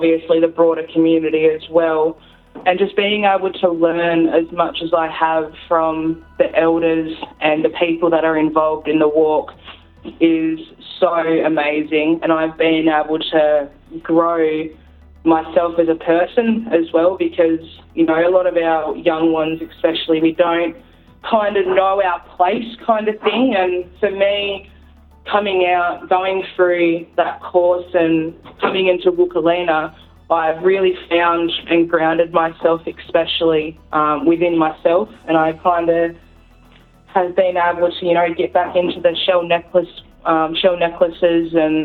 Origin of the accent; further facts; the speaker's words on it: Cape Barren Island, Tasmania, Australia; I was born and raised over in Cape Barron Island as well, so I obviously had a little bit of influence of understanding my culture and things like that with my nan